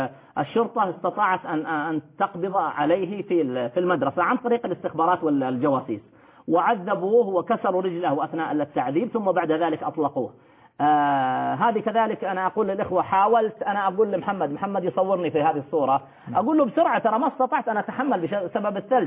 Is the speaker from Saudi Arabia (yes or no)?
yes; Saudi Arabia; تبوك عندنا في المملكة العربية السعودية